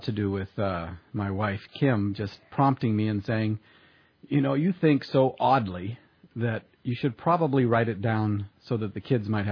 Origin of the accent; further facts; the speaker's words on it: Highlands, Papua New Guinea; also born or lived in Canada; basically my whole childhood in the highlands of New